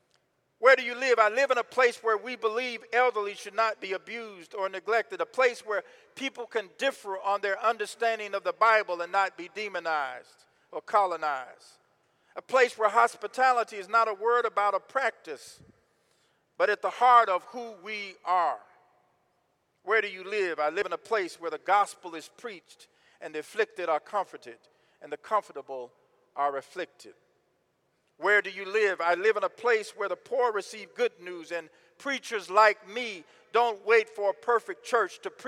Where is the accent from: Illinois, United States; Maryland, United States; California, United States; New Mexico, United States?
Illinois, United States; Chicago; born there; also born or lived in Ohio; But I was born in Chicago. Oh, so you're really from Chicago? Well, I was born there, but I don't know if I would say I was from there. My parents are from Alabama.